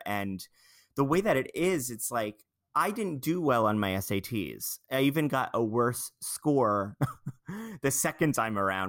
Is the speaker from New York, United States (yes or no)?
yes; Long Island, New York, United States; My parents, you know, I'm from Long Island.